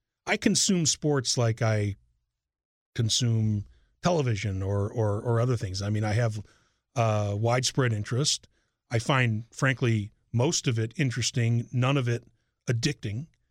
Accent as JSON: {"language": "English", "town": "Chicago", "region": "Illinois", "country": "United States", "said": "I'm a Chicagoan, and I'm glad to be back."}